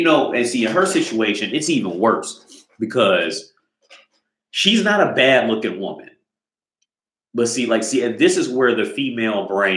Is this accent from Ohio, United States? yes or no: yes; Ohio, United States; the reason I knew Stormy Daniels had like completely fallen off was because I'm from Ohio.